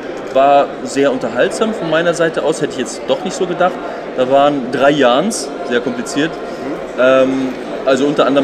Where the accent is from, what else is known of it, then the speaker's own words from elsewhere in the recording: Munich, Bavaria, Germany; Ah ja, ich komme auch aus München.